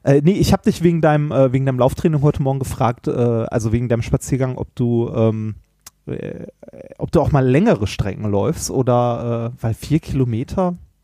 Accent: Lower Saxony, Germany; ich bin aus Friesland, hier gibt's Tee.

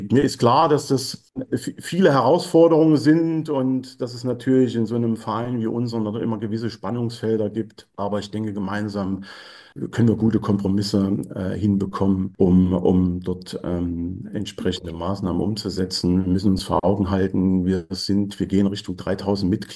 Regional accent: Erfurt, Thuringia, Germany; Ich bin Erfurter

